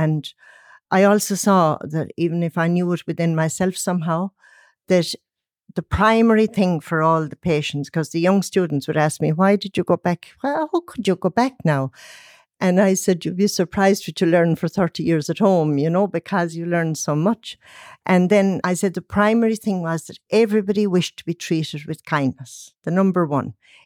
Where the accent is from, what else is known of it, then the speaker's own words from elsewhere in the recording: Ennis, Munster, Ireland; grew up when we had no electricity. I was 11 when we got electricity. And I was from near Ennis. I was 8 miles from Ennis only. I wasn't out in the sticks.